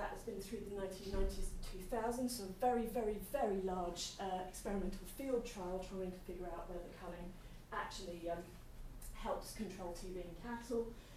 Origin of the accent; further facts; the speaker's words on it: London, United Kingdom; I'm not a country person. I grew up in London, I always live in cities, I quite like living in cities.